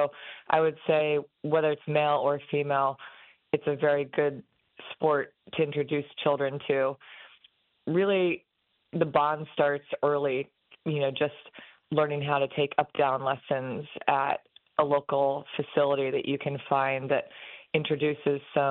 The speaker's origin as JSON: {"language": "English", "region": "Indiana", "country": "United States", "tie": "born or raised there", "said": "I grew up in Indiana, down the street from a farm where my best friend had chickens, horses, goats, cows."}